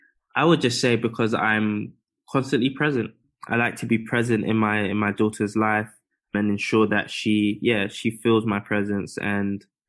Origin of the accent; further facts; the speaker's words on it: United Kingdom; myself growing up in the UK, when I was 11, I got a scholarship to go to a boarding school in the Midlands.